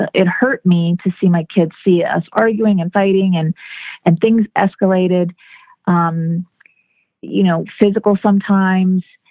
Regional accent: Miami, Florida, United States; also born or lived in Fort Lauderdale; I am originally from South Florida, Miami, Fort Lauderdale area, where I was born and raised.

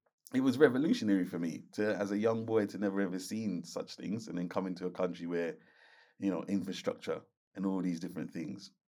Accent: Kingston, Jamaica; accent: Jamaican; No, let me reiterate. Everybody where I listen to that program, you're watching them. I'm from Kingston

